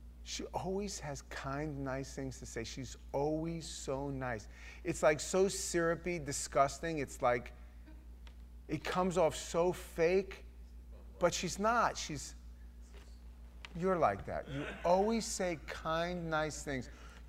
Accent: New York, United States; He was a couple of years older than me, and we came from New York

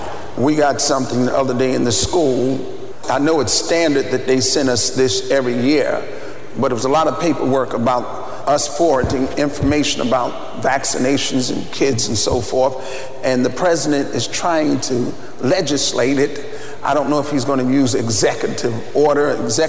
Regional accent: New York, United States; And when I told him I was from New York

